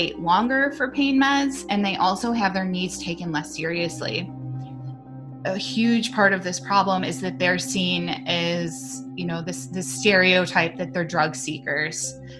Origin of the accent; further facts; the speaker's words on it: Poughkeepsie, New York, United States; I am from Poughkeepsie, New York, and I am a public health consultant.